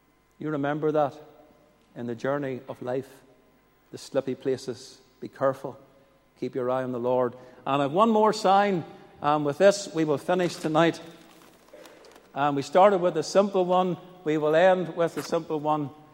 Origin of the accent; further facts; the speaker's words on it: Northern Ireland, United Kingdom; We all know where Stranochan is because we're from North Antrim.